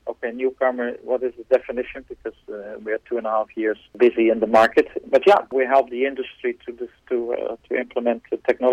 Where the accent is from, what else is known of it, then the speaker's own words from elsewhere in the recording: Netherlands; I'm in the Netherlands, which is my home country.